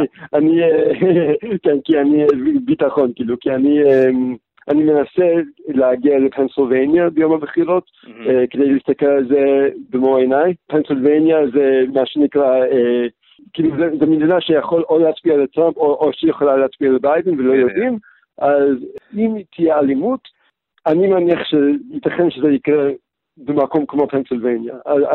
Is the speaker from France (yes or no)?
no; United States; אני מרגיש פתוח בארצות הברית, אני אמריקאי, אני גאה להיות אמריקאי